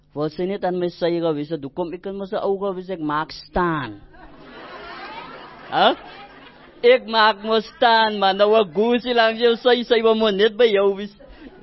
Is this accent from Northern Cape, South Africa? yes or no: no; Cape Town, Western Cape, South Africa; born there; ek is gebore in die Kaap